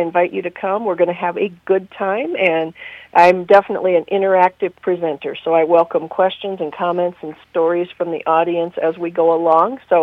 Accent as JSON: {"language": "English", "town": "Lake City", "region": "Iowa", "country": "United States", "tie": "born or raised there", "said": "I grew up with this in Lake City, and I thought just every Iowa kid grew up with chili and cinnamon rolls"}